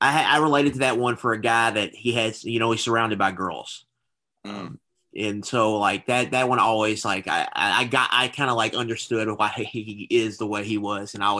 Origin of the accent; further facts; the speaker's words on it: Louisville, Kentucky, United States; born and raised in Louisville, went to St. X.